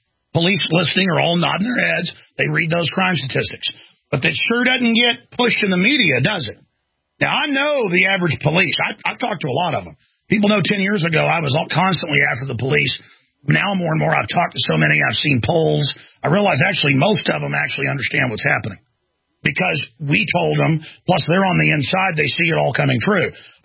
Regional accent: Dallas, Texas, United States; That happened to me twice growing up in Dallas.

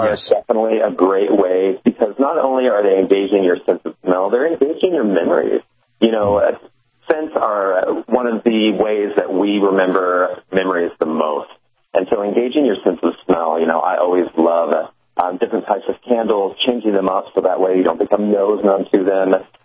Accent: Missouri, United States; And growing up, I grew up in Missouri, so we definitely have fall.

